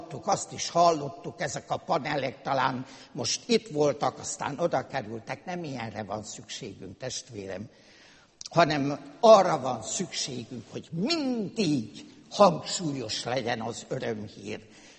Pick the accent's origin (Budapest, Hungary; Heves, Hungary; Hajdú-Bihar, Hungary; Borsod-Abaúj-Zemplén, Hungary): Hajdú-Bihar, Hungary; Hajdúszoboszló; Emlékszem rá, mint gyerekkoromban Hajdúszoboszlón voltak olyan nagy családok, ahol a nemzedékek egy házban éltek.